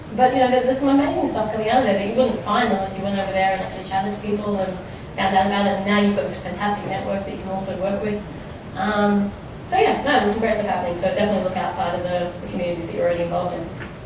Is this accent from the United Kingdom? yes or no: no; Darwin, Northern Territory, Australia; you know, Darwin, we were booked out weeks in advance